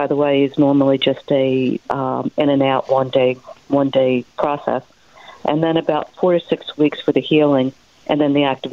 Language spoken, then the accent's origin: English; Philadelphia, Pennsylvania, United States; I was born and raised in Philly, so I knew Jefferson and I knew the reputation.